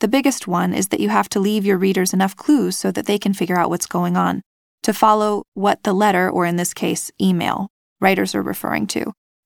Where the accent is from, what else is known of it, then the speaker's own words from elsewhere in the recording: Michigan, United States; now in Washington, D.C., United States; I grew up in Michigan and received my BA in creative writing from the University of Michigan.